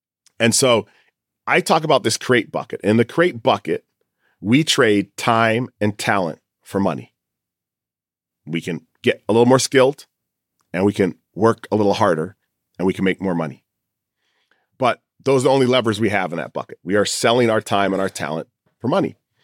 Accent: New England, United States; And partly it was probably because I grew up in New England and I was a poor kid.

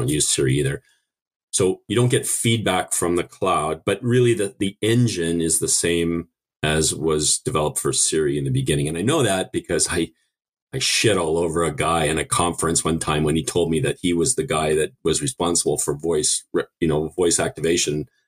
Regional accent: Canada; accent: half Canadian; It must be my half Canadian accent.

